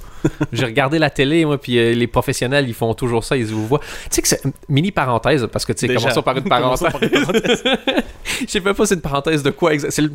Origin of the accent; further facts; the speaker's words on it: Belgium; Et donc, comme nous sommes belges, passais devant le Stade de France.